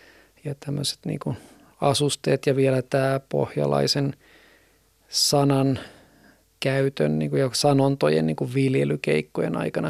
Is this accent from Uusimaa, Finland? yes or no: no; Ostrobothnia, Finland; me ollaan pohjalaisia, vaikka me tietenkin oltiin ja ollaan lähtökohdiltamme sitä.